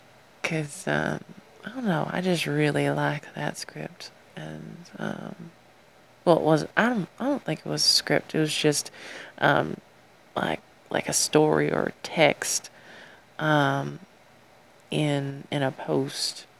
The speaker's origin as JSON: {"language": "English", "region": "the South", "country": "United States", "accent": "southern", "said": "you got to hear me in my southern accent again"}